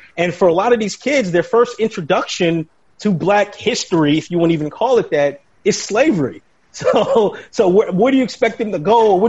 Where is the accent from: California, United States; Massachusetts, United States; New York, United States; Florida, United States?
New York, United States; I used to watch the news a lot when I was a kid, and growing up in New York